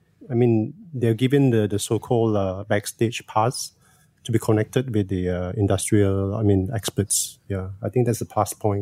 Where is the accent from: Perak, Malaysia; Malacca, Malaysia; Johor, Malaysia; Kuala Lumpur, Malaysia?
Kuala Lumpur, Malaysia; Hello, I'm the local guy here. Yeah, so I'm from Kuala Lumpur.